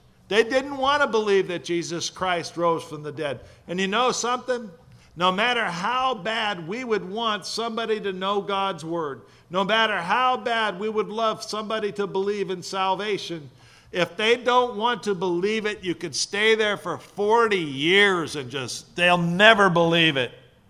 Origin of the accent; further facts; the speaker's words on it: California, United States; I'm from California, you know.